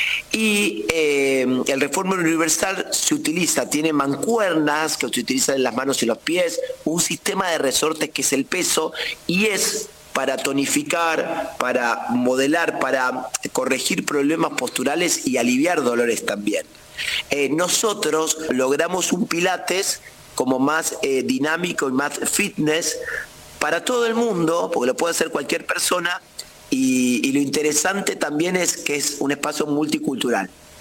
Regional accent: Buenos Aires, Argentina; born there; En Flores, en Capital Federal. En Capital Federal, en Flores.

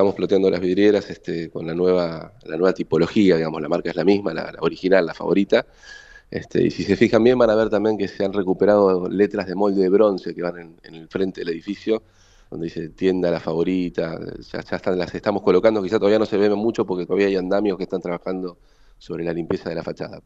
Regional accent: Rosario, Santa Fe, Argentina; yo nací, crecí en Rosario, en el centro de Rosario precisamente, y formó parte de mi infancia, de mi adolescencia

